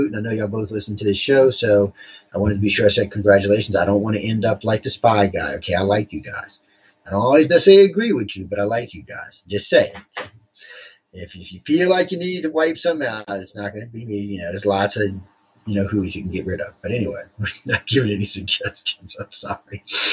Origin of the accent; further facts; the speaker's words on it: United States; Yeah, I'm a mutt. There ain't even no doubt. But I'm an American.